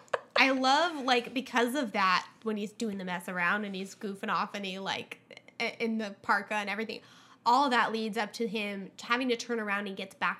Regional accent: California, United States; my thing is, like, as a Californian watching this, I'm like, you're dry.

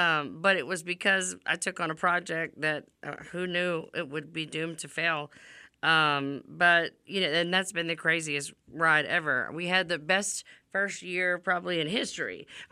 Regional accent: Louisiana, United States; I know in Louisiana, my home state, the city of New Orleans is decriminalized

